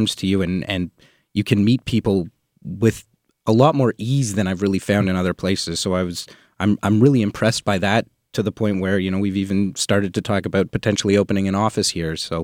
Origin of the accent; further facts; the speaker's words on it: Toronto, Ontario, Canada; I'm from Toronto, but we have an office in Orlando.